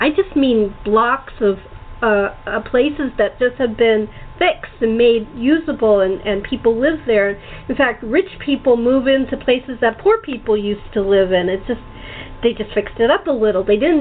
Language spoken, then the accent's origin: English; Los Angeles, California, United States; I'm really sad because I'm a Californian and I was raised in Los Angeles. And born in California, raised in California, so